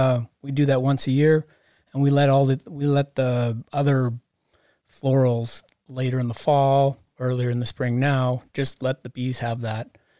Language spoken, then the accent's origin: English; Calgary, Alberta, Canada; now in Texas, United States; I'm from Calgary, Alberta, Canada, and I moved here as fast as I could. Down here to Texas is where my new home is.